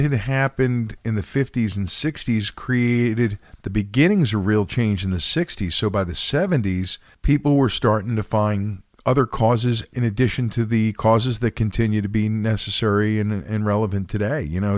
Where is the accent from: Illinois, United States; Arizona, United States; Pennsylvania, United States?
Pennsylvania, United States; Philadelphia; But see, growing up in Philadelphia, this stuff was on the radio.